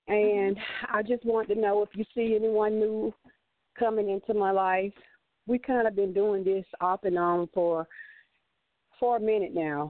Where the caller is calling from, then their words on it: Georgia, United States; I'm calling from Georgia.